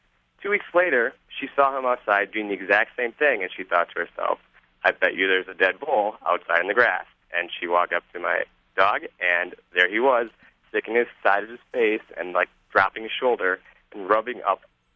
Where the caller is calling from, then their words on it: Washington, District of Columbia, United States; I'm calling from Washington, D.C.